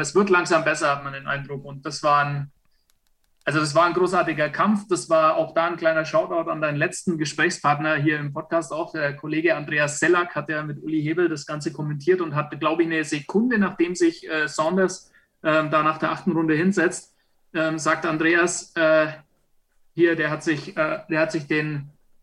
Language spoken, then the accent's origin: German; Bavaria, Germany; also ich bin Franke, ja